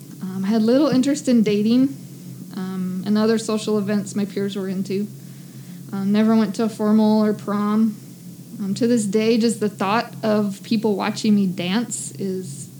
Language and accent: English; Bakersfield, California, United States; now in Madera, United States; I was born and raised in Bakersfield. It's a couple hours south of Fresno, where we are now. Or Madera, where we are now.